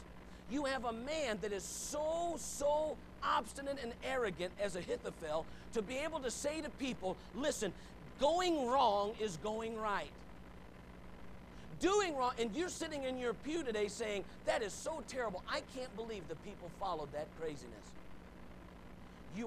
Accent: United States; I'm an American. I would just rather go ahead and have the greatest country in the whole wide world

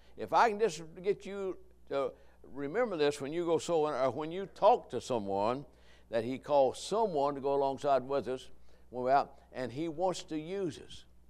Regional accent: Michigan, United States; lady, I'm a businessman from Michigan.

